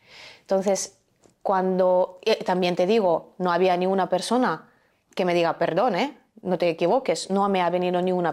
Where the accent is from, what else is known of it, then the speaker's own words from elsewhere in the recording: Ukraine; Yo soy ucraniana y me educaron así